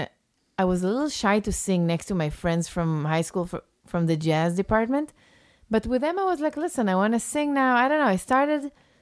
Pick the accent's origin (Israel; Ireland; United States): Israel; English is a second language; But what's happening these past few years in Israel is very hard for Israelis that I know and for me.